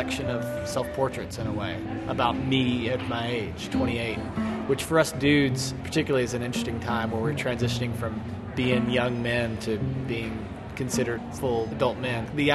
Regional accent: Lexington, Kentucky, United States; The first one was from my hometown of Lexington, Kentucky, down to the Bonnaroo Music Festival.

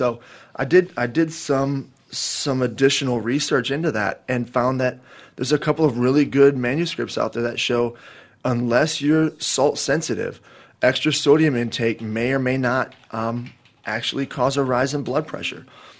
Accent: South Dakota, United States; Absolutely. I'm originally from South Dakota, so I understand that completely.

